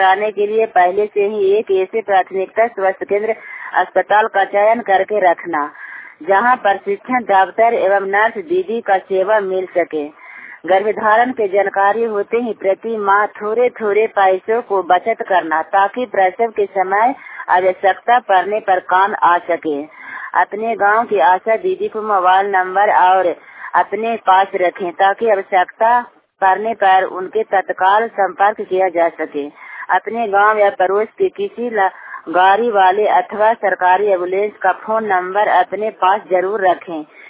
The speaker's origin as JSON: {"language": "Hindi", "town": "Soradi", "region": "Bihar", "country": "India", "said": "नालंदा जिला के रहने वाली हूँ, हरनौत प्रखंड सोराडी पंचायत, मेरा गांव सोराडी है।"}